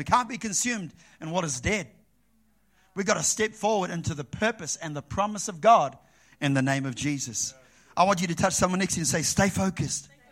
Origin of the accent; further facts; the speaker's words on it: New Zealand; You know, I grew up in New Zealand.